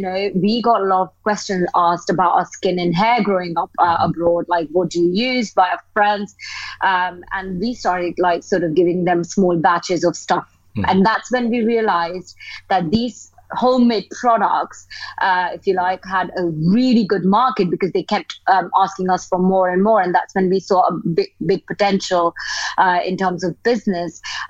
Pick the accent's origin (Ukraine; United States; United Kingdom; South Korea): United Kingdom; London; I grew up in London